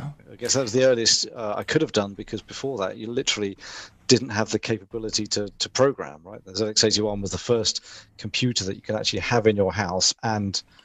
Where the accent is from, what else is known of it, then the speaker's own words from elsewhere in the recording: Selsey, South East England, United Kingdom; Grew up in a place called Selsey Bill, which was the home of Patrick Moore.